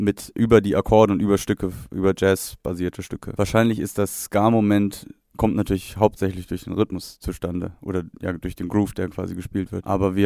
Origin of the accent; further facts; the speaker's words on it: Hildesheim, Lower Saxony, Germany; wir sind aus Hildesheim.